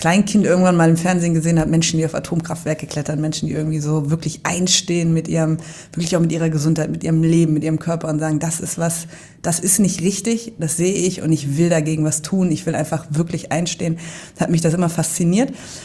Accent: Marburg, Hesse, Germany

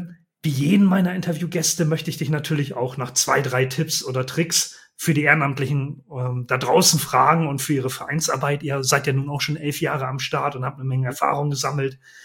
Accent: Bremen, Germany; Ich komme ja nun auch aus der Bremer Ecke.

